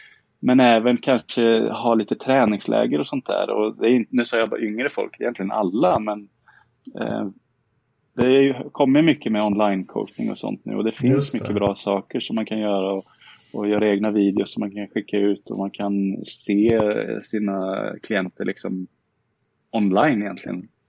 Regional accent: Karlskoga, Örebro County, Sweden; Jag är uppvuxen i Karlskoga

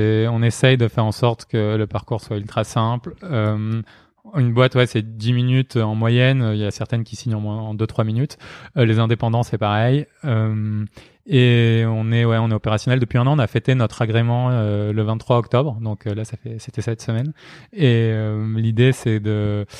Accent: Marseille, Provence-Alpes-Côte d'Azur, France; On est tous de Marseille. On a grandi dans des familles, soit qui ont vécu des chocs. Moi, je viens d'une famille arménienne

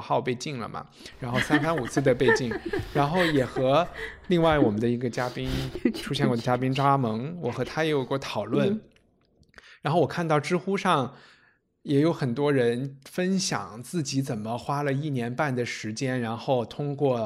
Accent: Chengdu, Sichuan, China; 然后另外一个个人的例子就是我在成都长大

